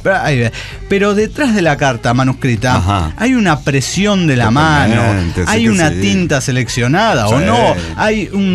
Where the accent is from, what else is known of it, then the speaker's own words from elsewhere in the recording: Mexico City, Mexico; de Ciudad de México.